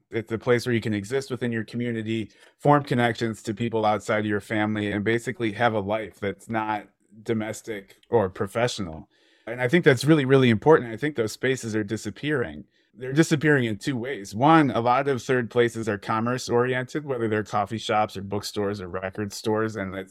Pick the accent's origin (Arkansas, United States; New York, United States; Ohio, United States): Ohio, United States; Cleveland; moved away as an adult; now in Lawrence, United States; I grew up in Cleveland, Ohio, but I moved to Lawrence, Kansas to get an MFA in poetry at the University of Kansas.